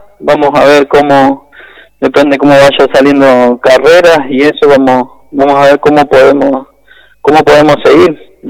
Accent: Argentina; acá como buenos argentinos tenemos una gran ayuda de nuestros sponsors

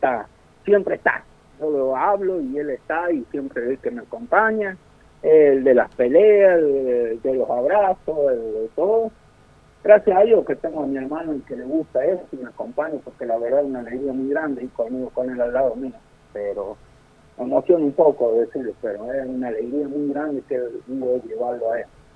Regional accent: San Juan, Argentina; accent: San Juan; no se me fue nunca la tonada. Mi hermano, el que va al lado mío, sigue Siojano. Yo soy medio sanjuanino.

